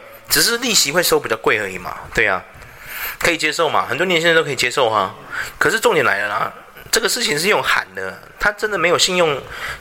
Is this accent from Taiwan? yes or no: yes; Taiwan; 我们就先讲自己国家台湾就好了。你有没有发现我们台湾人 教小孩负责任这件事很难教到